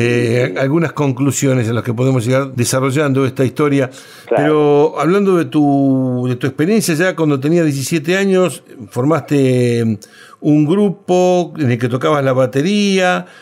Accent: La Plata, Buenos Aires Province, Argentina; born there; Bueno, yo nací en La Plata, en algún momento trabajé en Buenos Aires

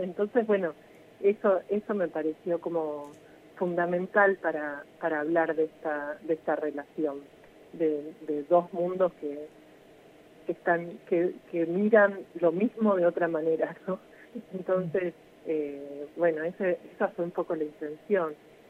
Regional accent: Salta, Argentina; yo soy salteña

